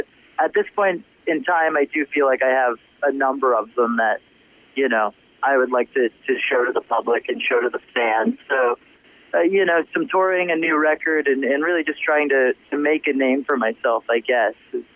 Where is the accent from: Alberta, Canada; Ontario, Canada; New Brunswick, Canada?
New Brunswick, Canada; I feel like I'm born and raised in New Brunswick, not far from Nova Scotia